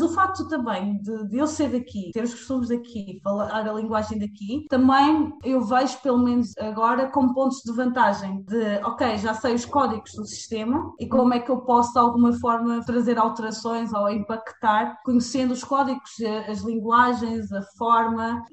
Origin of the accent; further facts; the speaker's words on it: Portugal; o facto de eu ter crescido aqui, vou ter costumes também portugueses